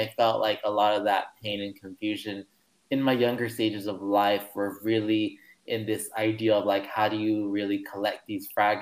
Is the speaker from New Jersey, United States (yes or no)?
no; Los Angeles, California, United States; I grew up in Los Angeles, California, also known as Tongvaland. My parents had immigrated from Mexico to the U.S. in the 1980s to seek this rhetoric of the American dream.